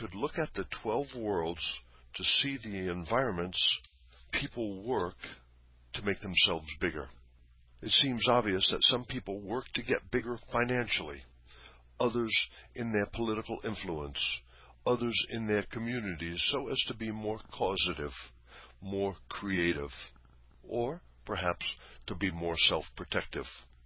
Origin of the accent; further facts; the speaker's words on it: United States; As an American, the idea that bigger is better is very common.